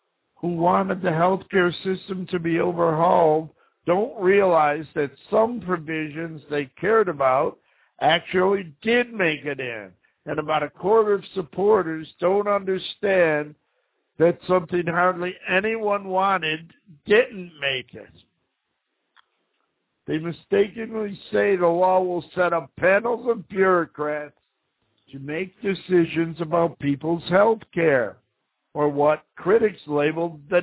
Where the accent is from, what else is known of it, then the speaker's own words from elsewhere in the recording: Buffalo, New York, United States; You know, I was from Buffalo, born and raised